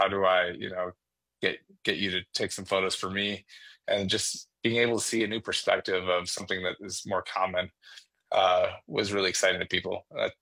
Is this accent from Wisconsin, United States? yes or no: yes; Madison, Wisconsin, United States; I grew up in Madison area